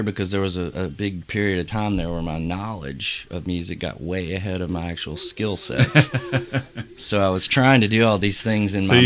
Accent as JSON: {"language": "English", "town": "Frankfort", "region": "Kentucky", "country": "United States", "tie": "born or raised there", "also_born_or_lived": "Winchester, Kentucky", "said": "Yeah, I grew up in Frankfort, lived there till college, went away to college in Lexington, and moved back to Frankfort for a little while and bounced back and forth. But Central Kentucky is kind of all one place."}